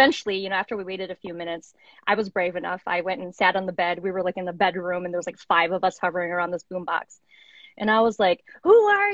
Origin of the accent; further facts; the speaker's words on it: Wisconsin, United States; I'm originally from Wisconsin. So the last lady, I'm like, oh yeah, I know that voice.